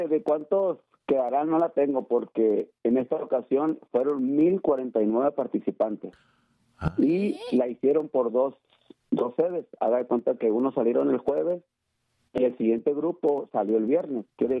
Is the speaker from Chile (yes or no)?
no; Todos Santos, Baja California Sur, Mexico; no conocía la sierra y soy de aquí, de Todos Santos.